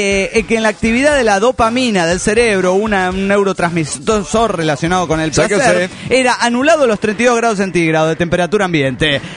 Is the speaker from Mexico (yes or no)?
no; Guatemala; de Guatemala.